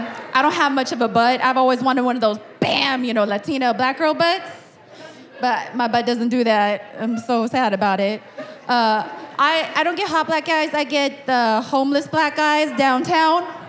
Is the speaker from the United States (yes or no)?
yes; California, United States; Oh, you know I'm from the Bay Area. I can move, okay?